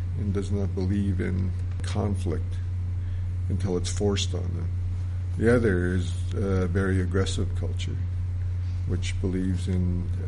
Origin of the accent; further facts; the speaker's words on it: Yukon, Canada; the librarians there knew that I was from the Yukon